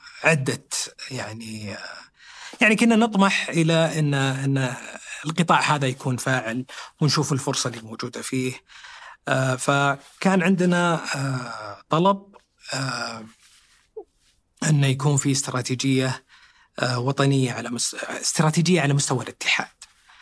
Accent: Saudi Arabia; عدد الممارسين عندنا في السعودية 30%

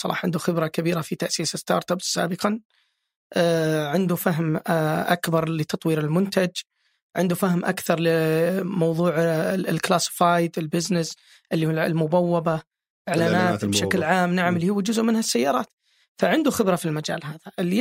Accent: Dhahran, Eastern Province, Saudi Arabia; طبعا أنا من الشرقية من الظهران، ماني من أهل الرياض أبدا.

